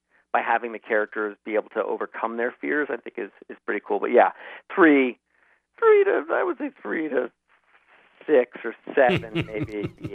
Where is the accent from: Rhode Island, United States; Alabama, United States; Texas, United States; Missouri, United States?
Rhode Island, United States; Portsmouth; See, I grew up in Rhode Island, in Portsmouth, and the water was right outside of my window.